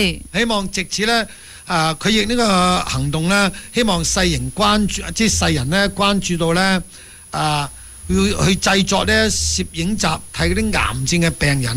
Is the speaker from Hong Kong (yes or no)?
no; United States; 我哋美国人咧就越嚟越享受做单身贵族